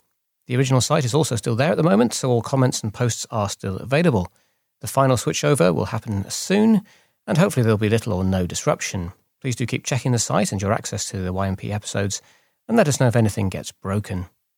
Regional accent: England, United Kingdom; accent: English; and of course my English accent can get you in anywhere.

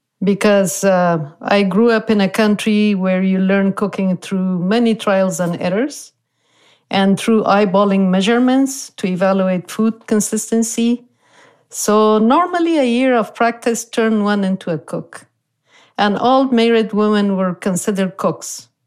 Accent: Kabul, Afghanistan; moved away as an adult; also born or lived in Beirut, Lebanon; now in United States; I grew up in Kabul, the capital city.

